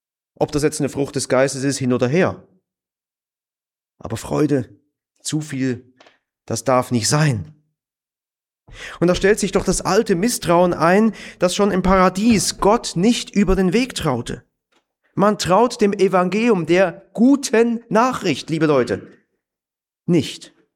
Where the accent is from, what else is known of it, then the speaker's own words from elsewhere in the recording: Germany; Gut, wir sind auch Deutsche, kann man es auch nachvollziehen.